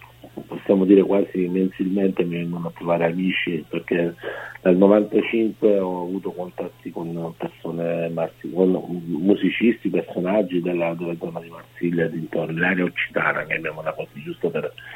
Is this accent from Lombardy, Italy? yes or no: no; Apulia, Italy; dal Salento a mezzanotte da Lecce, dal mio paese, pure leccese, sono a 30 km a sud di Lecce